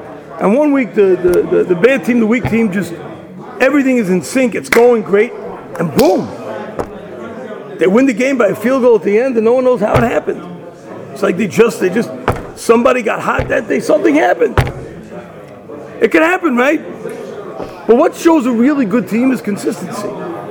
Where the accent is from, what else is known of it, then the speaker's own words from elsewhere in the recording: New York, United States; we could say the Jets, but I'm from New York, so I'm not going to say them either.